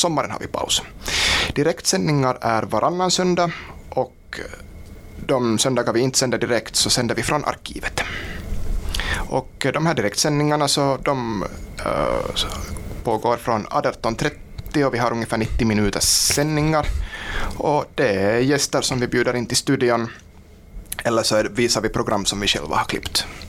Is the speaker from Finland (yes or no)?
yes; Korsholm, Ostrobothnia, Finland; now in Sundom, Finland; när jag flyttade till Sundom 2018, jag är hemma från Korsholms Mäsby.